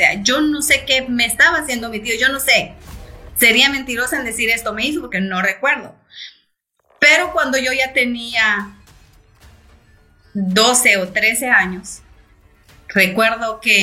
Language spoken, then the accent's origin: Spanish; Guatemala; Él es de Ecuador y yo soy de Guatemala.